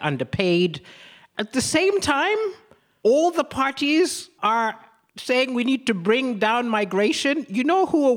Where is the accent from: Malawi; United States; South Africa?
Malawi; I'm from Malawi.